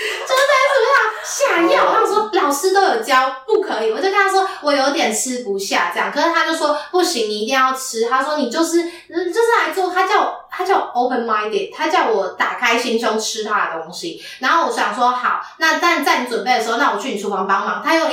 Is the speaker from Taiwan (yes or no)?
yes; Taiwan; 哦，我们台湾人都洗澡比较快